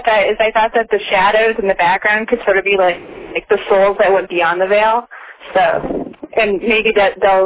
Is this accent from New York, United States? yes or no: yes; Rochester, New York, United States; I'm from Eastern New York.